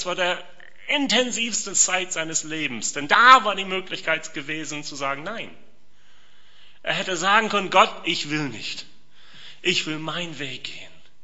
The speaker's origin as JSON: {"language": "German", "country": "United States", "accent": "American", "second_language": "German", "said": "Dein Dialekt, genau wie mein amerikanischer Dialekt mich verrät"}